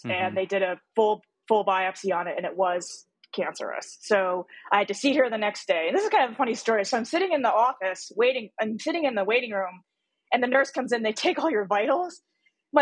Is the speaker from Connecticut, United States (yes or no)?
yes; Connecticut, United States; also born or lived in Korea; So not only was I born out of the country, I was born in Korea. And then at birth, I was abandoned. So I don't know my birth parents. And then flew to the States when I was still a baby, and then raised in Connecticut by a Caucasian couple.